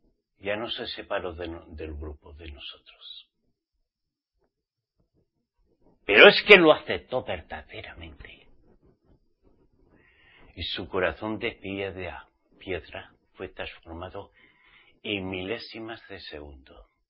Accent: Spain; yo soy español.

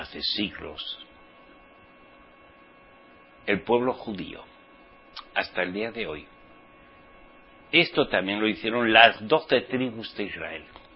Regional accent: Spain; Y al estar legalizado, porque en mi país, España, o se hacen las cosas bien o no se hacen.

